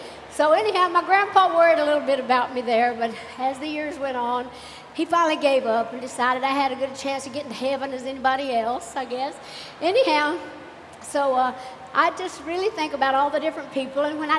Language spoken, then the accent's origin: English; Great Smoky Mountains, United States; Of course, I remember a lot of things growing up in the Great Smoky Mountains, all the people that kind of touched my life, and the folks that kind of helped make all the memories.